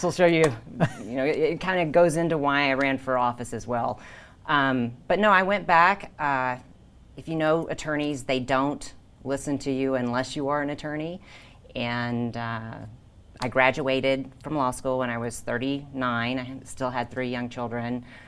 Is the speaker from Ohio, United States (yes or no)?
no; Texas, United States; moved away as an adult; now in Nevada, United States; I've lived in Nevada 30 years. I'm originally from Texas. And I came here when I was 21 years old just because there was more opportunities in Nevada than where I grew up. I grew up in a little town